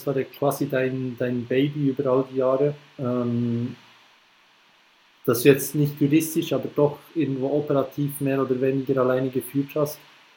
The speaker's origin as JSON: {"language": "German", "country": "Switzerland", "said": "ich komme ja aus der Schweiz"}